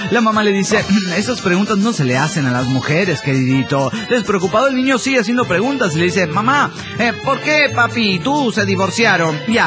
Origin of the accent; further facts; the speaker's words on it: Querétaro, Mexico; de Querétaro, México.